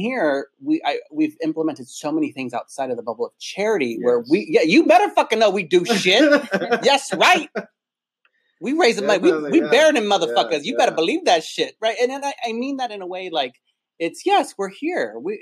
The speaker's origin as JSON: {"language": "English", "town": "Watts", "region": "California", "country": "United States", "said": "Cause I come from Watts. I come from the projects."}